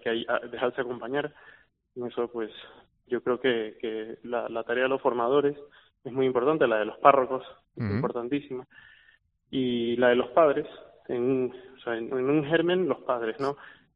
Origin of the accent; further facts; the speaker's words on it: Guayaquil, Guayas, Ecuador; also born or lived in Pamplona, Spain; yo soy de Guayaquil, de Ecuador, pero yo vivía en Pamplona